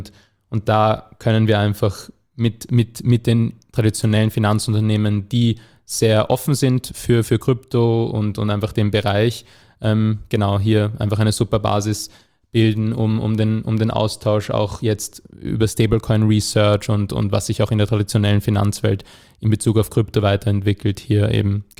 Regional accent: Vienna, Austria; Genau, und ich auch als Wiener, dann war das naheliegend, dann gleich in Wien die Firma umzusiedeln, ja.

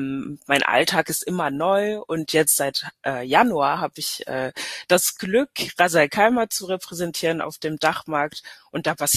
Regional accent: Hesse, Germany; also born or lived in Paris, France; Ich bin tatsächlich in Paris geboren und bin deutsch-französisch aufgewachsen zwischen Hessen und Paris und und wohne jetzt aber wieder in Frankfurt.

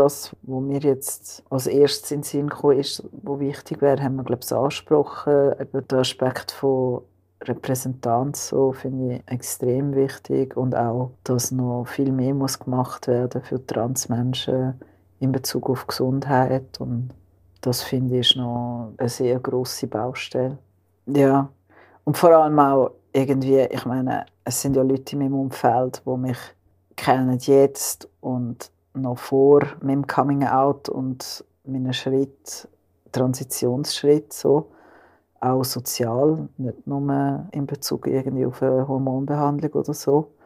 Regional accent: Italy; Also ich komme ursprünglich aus Italien

